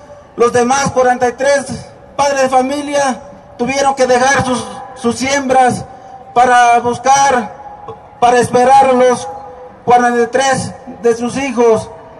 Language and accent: Spanish; Tixtla, Guerrero, Mexico; ¿De dónde vengo? ¿De dónde son mis raíces? Yo vengo de Tixla, Guerrero